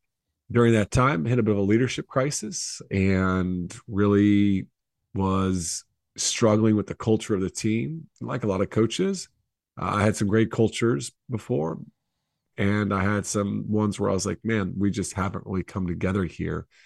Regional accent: United States; moved away as an adult; Yeah, I grew up playing basketball in the States

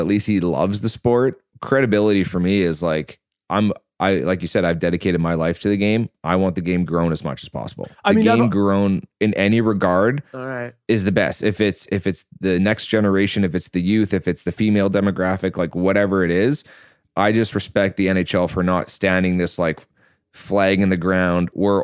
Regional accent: Vancouver, British Columbia, Canada; I'm from Vancouver

